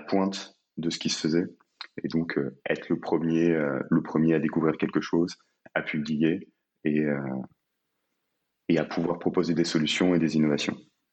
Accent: Corsica, France; D'où je viens? De Corse.

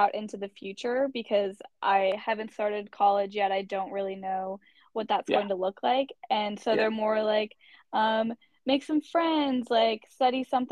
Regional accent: Raleigh, North Carolina, United States; also born or lived in Minnesota; I'm from Raleigh, North Carolina, and I went to high school at Ravenscroft School, and I have been there since fifth grade. Before that, I lived in Minnesota, and I did most of elementary school there, and we moved down here in 2015

